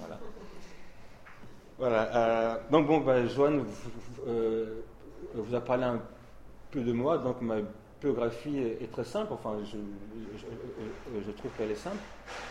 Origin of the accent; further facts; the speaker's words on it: Île-de-France, France; J'ai grandi en Île-de-France, en Seine-et-Marne.